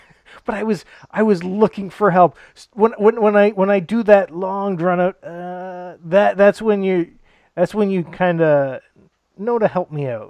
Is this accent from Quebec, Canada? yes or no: no; North Bay, Ontario, Canada; When I grew up in North Bay as a teenager, there was a man who walked the streets called Shazam